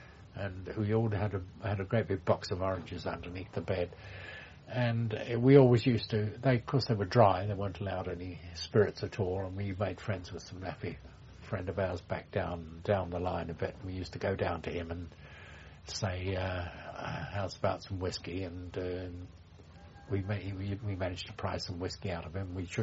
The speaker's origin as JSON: {"language": "English", "country": "United Kingdom", "said": "because being British, they didn't really want to let us into the PX."}